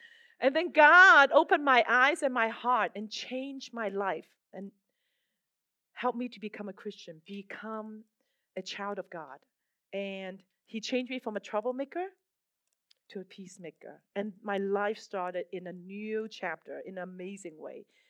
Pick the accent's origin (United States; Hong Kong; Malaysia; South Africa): Hong Kong; I was born in Hong Kong, came from Hong Kong.